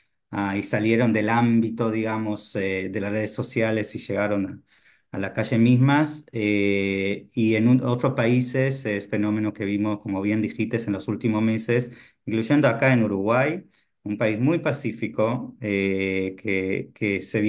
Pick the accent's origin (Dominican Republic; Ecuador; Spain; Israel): Israel; Yo soy israelí, nacido en Israel, que hasta que empecé a hacer diferentes misiones En Latinoamérica viví y conviví en Israel. Es más, mi última residencia era en Yafo, que es una ciudad mixta, ¿no? Israelí-árabe.